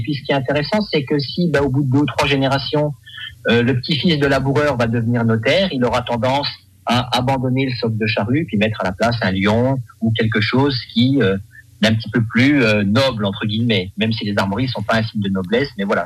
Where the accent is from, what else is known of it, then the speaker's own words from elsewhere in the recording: France; Alors, moi, je suis français